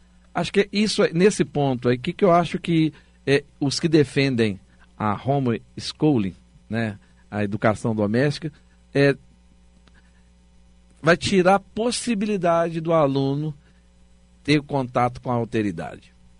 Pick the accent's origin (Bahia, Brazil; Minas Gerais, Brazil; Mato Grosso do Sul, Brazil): Minas Gerais, Brazil; Ribeirão das Neves; Olha, eu venho da periferia, né? Sou de Ribeirão das Neves